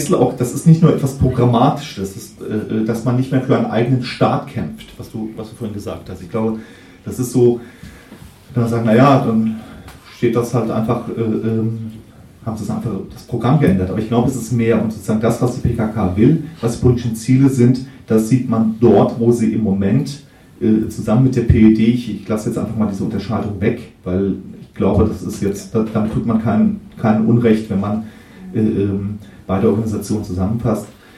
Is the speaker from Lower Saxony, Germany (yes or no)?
no; Rüsselsheim, Hesse, Germany; Es gab in Rüsselsheim, wo ich aufgewachsen bin, Ende der 80er Jahre